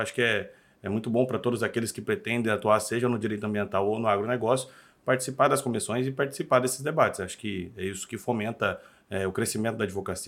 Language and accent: Portuguese; Mato Grosso, Brazil; ali no estado do Mato Grosso. O nosso estado ali, de onde eu venho, nós temos já o CAR digital